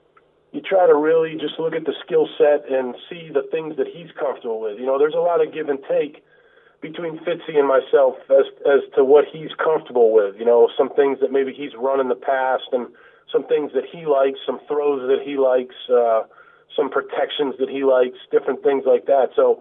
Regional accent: Boston, Massachusetts, United States; You know, I'm from Boston, and, you know, Philadelphia is another great northeastern city.

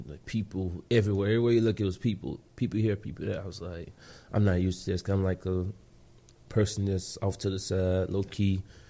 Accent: Louisiana, United States; I'm not a big fan of New Orleans or anything. No offense to my home state.

